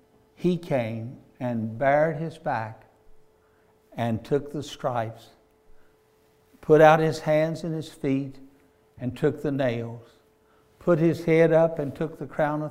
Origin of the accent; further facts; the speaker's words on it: Cincinnati, Ohio, United States; born there; I was born in Jewish hospital in Cincinnati